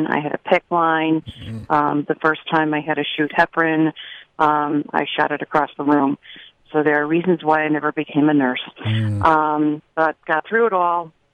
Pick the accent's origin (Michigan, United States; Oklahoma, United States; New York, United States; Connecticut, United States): Connecticut, United States; Naugatuck; also born or lived in Waterbury; I'm from Naugatuck. I lived in Waterbury for 35 years.